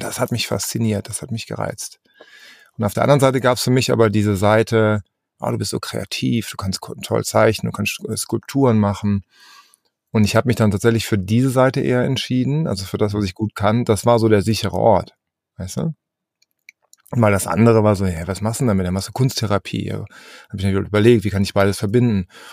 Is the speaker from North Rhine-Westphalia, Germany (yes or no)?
yes; Essen, North Rhine-Westphalia, Germany; also born or lived in Düsseldorf; Ich bin aufgewachsen in Deutschland, in Essen hauptsächlich. Ich bin geboren eigentlich in Düsseldorf und die ersten 2 Jahre meines Lebens habe ich auf einem Bauernhof verbracht.